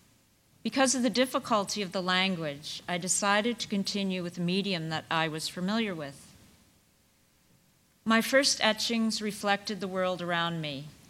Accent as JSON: {"language": "English", "town": "Rochester", "region": "New York", "country": "United States", "tie": "born or raised there", "also_born_or_lived": "Kyoto, Japan", "said": "Growing up in Rochester, New York, I have an affinity for snow."}